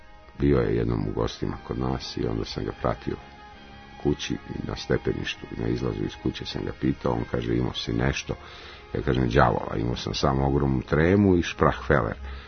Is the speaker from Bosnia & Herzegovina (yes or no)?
yes; Bosnia & Herzegovina; ja sam došao sa sela iz Bosne i Hercegovine i tu gdje smo živjeli, odakle sam došao na akademiju, u tom celom selu je postojala samo jedna kuća